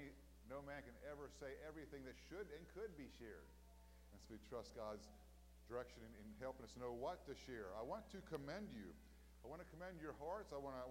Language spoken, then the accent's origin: English; Auburn, Kentucky, United States; I grew up near Russellville, Auburn, Kentucky, which is one of the areas where the Shakers had their settlement.